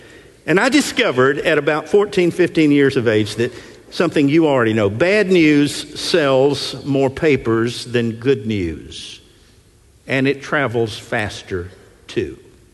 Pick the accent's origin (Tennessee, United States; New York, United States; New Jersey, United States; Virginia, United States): Tennessee, United States; Nashville; When I was a teenager growing up in Nashville, and out of curiosity, how many native Nashvillians are there in the house?